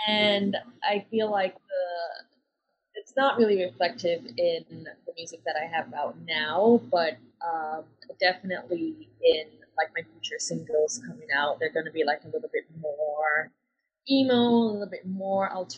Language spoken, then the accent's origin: English; Jamaica; growing up in Jamaica, obviously I'm still hearing like reggae music every day, and like ska